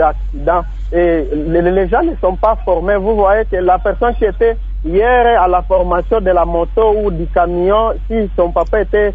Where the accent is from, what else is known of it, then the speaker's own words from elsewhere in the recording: Kalima, Maniema, DR Congo; de formation des motards ici chez nous à Kalima.